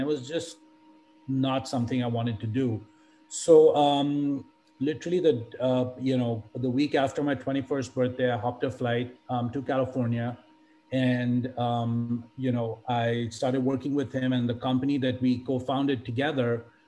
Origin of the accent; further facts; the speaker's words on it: India; I grew up in India, and, you know, essentially when you're growing up in India